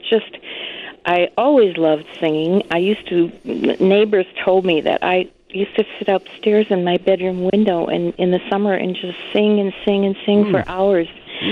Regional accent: Michigan, United States; moved away as an adult; now in Chicago, United States; Well, I moved to Chicago from the Upper Peninsula.

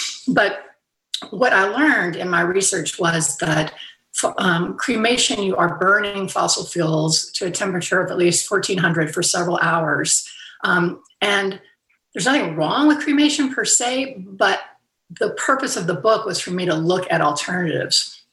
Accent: Fairhope, Alabama, United States; I haven't been to my hometown in Fairhope, Alabama in 2 years because of pandemic. But this year I am going back home.

